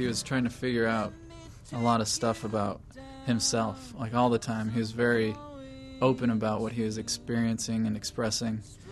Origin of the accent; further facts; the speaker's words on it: Mexico; I'm from Mexico.